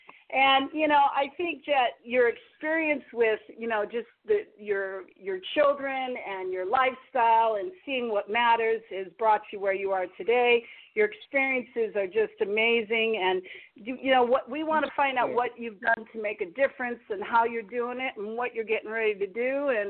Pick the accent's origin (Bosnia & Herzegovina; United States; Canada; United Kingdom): United States; Chicago, Illinois; He's from Jersey. I'm from Chicago.